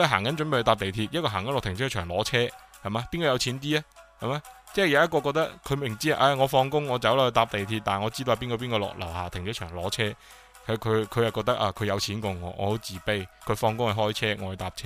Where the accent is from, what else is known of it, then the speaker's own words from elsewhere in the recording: China; 我中国人我劣根性就系中意系嘛批判自己